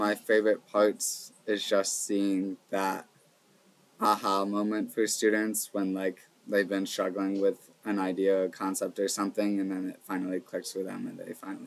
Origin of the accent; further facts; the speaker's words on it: Churchville, New York, United States; I'm actually originally from Rochester, more specifically in Churchville, which is like a suburb of Rochester. So I graduated from Churchville, Charlie.